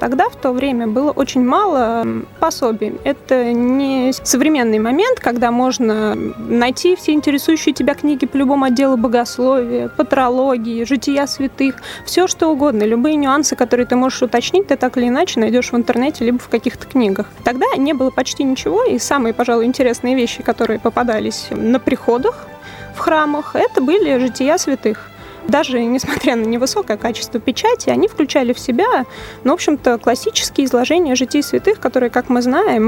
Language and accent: Russian; Ryazan, Ryazan Oblast, Russia; born there; Родилась я, конечно, в Рязани. В Рязани родилась и моя мать.